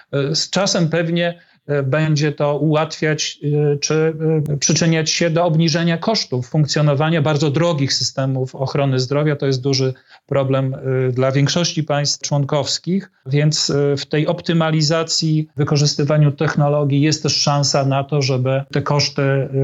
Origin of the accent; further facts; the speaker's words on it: Kielce, Świętokrzyskie Voivodeship, Poland; w Świętokrzyskim Centrum Onkologii w Kielcach, skąd pochodzę